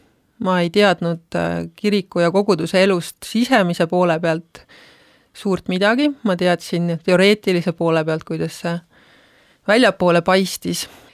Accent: Kernu, Harju County, Estonia; seal piirkonnas, kus ma pärit olen Harjumaalt. väikesest Kernu vallast, mida tänaseks enam ei ole, nüüd on see suures Aue valla osa

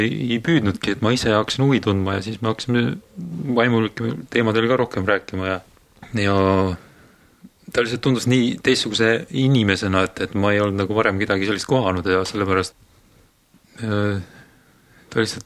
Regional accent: Kehtna, Rapla County, Estonia; Olen pärit Raplamalt Kehtnast

